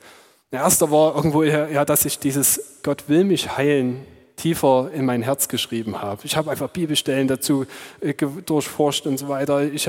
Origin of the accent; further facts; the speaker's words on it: Chemnitz, Saxony, Germany; Auf jeden Fall, ich bin Chemnitzer.